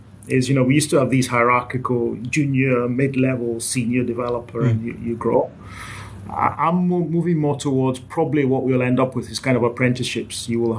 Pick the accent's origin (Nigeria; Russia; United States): Nigeria; So I grew up in Nigeria. I'm part Scottish, part Nigerian. So I did my primary education in Nigeria.